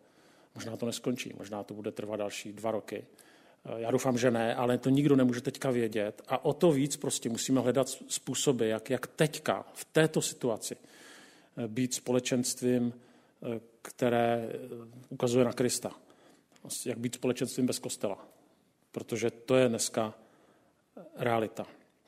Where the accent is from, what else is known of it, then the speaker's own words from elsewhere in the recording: Prague, Czechia; jsem z Prahy